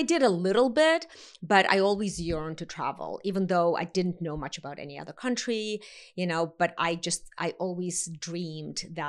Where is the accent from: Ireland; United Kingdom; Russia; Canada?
Russia; moved away as an adult; also born or lived in United States; I grew up actually in the former Soviet Union. I was born in America. And I escaped in 1989 after the wall came down.